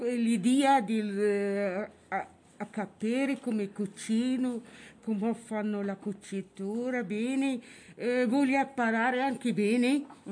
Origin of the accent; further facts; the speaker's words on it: Rabat, Rabat-Salé-Kénitra, Morocco; Di Rabat.